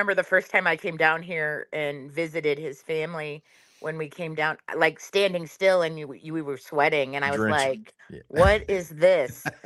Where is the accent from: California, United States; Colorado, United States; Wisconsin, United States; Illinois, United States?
Wisconsin, United States; moved away as an adult; Born and raised in Wisconsin.